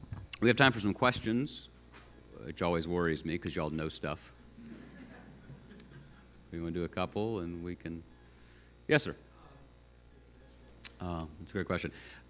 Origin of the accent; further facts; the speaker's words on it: Chattanooga, Tennessee, United States; the American South. My native region, I grew up in Chattanooga.